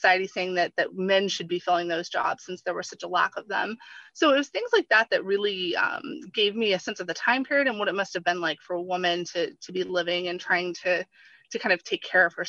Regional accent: Florida, United States; And I grew up in Florida, you know, was educated in Florida for a large part of my formative years.

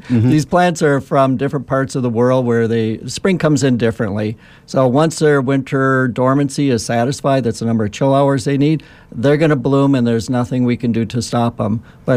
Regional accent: Minnesota, United States; I'm from Minnesota originally, and we grew marigolds up there in the summer

